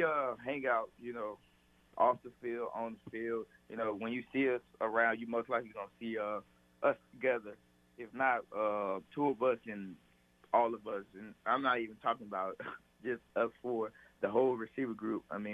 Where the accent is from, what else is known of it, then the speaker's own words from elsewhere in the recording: Houston, Texas, United States; No. I'm all Houston. I'm Texan. Texan, oh, everything.